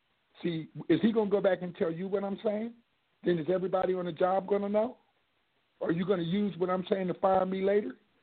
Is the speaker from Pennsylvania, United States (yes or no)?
yes; Harrisburg, Pennsylvania, United States; and I grew up in Harrisburg, Pennsylvania